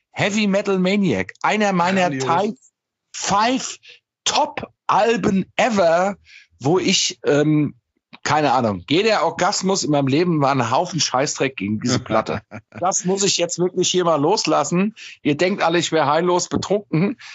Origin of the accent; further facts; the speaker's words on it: Hesse, Germany; würden wir auf Hessisch sagen